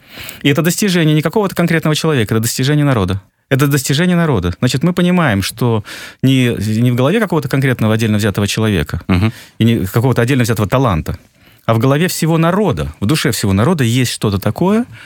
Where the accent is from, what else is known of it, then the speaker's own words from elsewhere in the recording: Karakol, Issyk-Kul Region, Kyrgyzstan; also born or lived in Bishkek; мой род, все мои родственники, вся моя родня родом отсюда. Угу. Вырос я на Иссык-Куле. Школу окончил в Караколе. Но родом мы из Кемина, из Кичкемина.